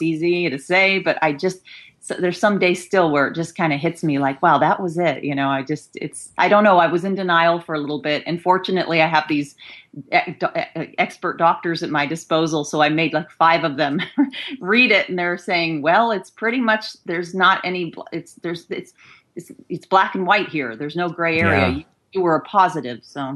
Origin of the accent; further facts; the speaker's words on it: Midwest, United States; I grew up in the Midwest, but it was a little towards the east, you know, edge.